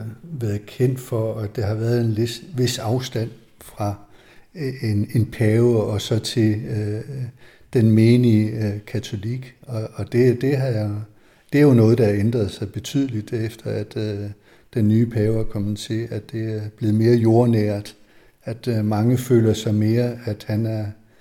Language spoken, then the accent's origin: Danish; Randers, Central Denmark Region, Denmark; Jeg er født og opvokset i Randers.